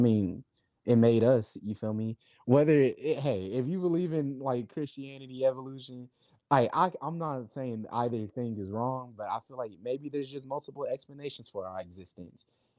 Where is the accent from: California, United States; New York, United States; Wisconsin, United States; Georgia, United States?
Wisconsin, United States; Milwaukee; That's the street that I grew up on in Milwaukee, Wisconsin. And in that area is one of the most like impoverished areas in the city